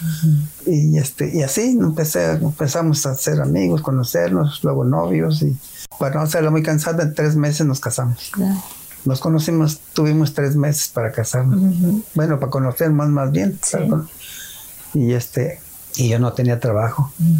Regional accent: Chiconcuac, State of Mexico, Mexico; No, pues que soy de Chiconcua.

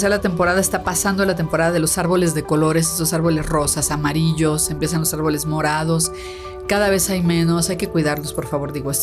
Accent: Morelos, Mexico; decir soy guayabita es decir yo soy de Morelos

